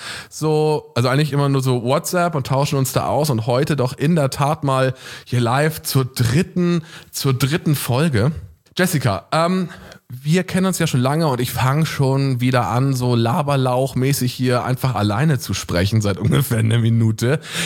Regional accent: Northern Germany, Germany; ich komme aus dem Norden

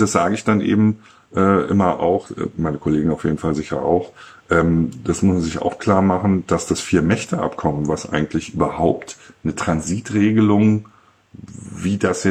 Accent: Berlin, Germany; quasi als Berliner meine Stadt zu zeigen

